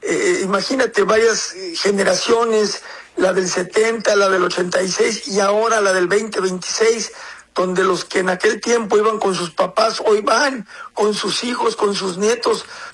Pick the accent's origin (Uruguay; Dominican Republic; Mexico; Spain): Mexico; Somos mexicanos, es nuestro país, es nuestra selección